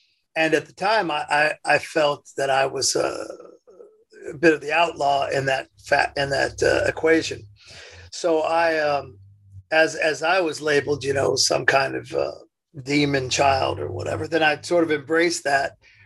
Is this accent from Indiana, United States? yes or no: yes; Indiana, United States; Yeah, I was born in Indiana.